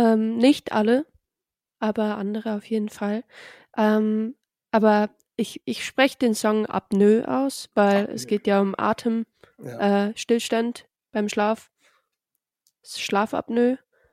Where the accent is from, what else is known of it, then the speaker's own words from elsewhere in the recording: Germany; Und ich bin Deutsche, ich bin aber auch Kanadierin.